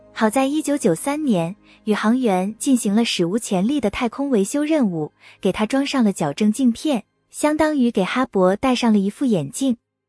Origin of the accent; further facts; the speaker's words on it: New Zealand; 其实我们新西兰人对这个日子感触特别深